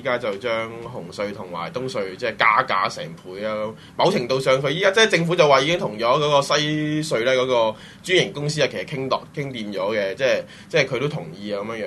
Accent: Hong Kong; 香港只得我係香港人咯。

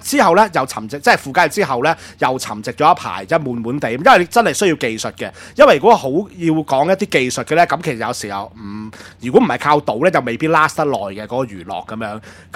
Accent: Hong Kong; 點解好多人都會即係我哋香港人啊，對於佢嚟講係仿如即係神一獨有嘅神一樣嘅存在嘅

